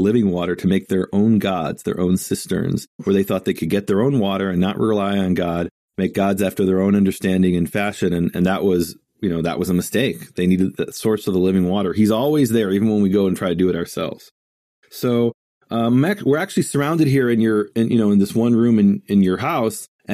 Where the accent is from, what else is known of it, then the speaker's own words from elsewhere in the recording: Chicago, Illinois, United States; I'm from Chicago.